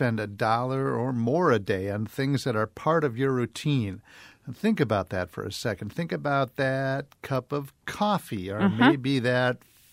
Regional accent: Wisconsin, United States; And, you know, I grew up in Wisconsin. And when Pat Lucy was governor, I was 10.

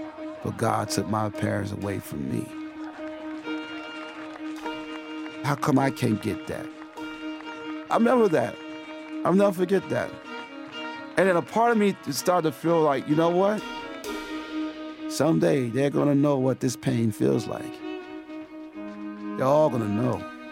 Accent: Chicago, Illinois, United States; Of course, I grew up in Chicago in poverty, and my parents were illiterate.

